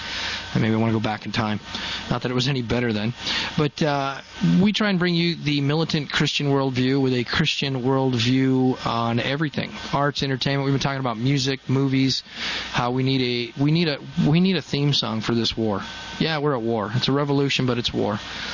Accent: Colorado, United States; I come from Colorado, one of the last places for free-range buffalo in South Park, Colorado.

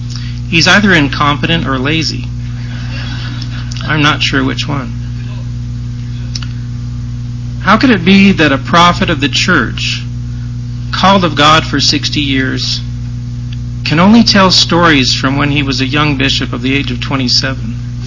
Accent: Phoenix, Arizona, United States; I'm from Phoenix, Arizona.

